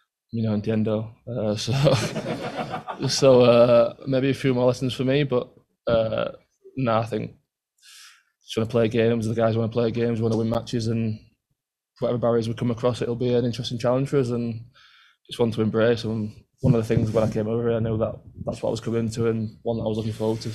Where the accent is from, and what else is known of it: England, United Kingdom; now in United States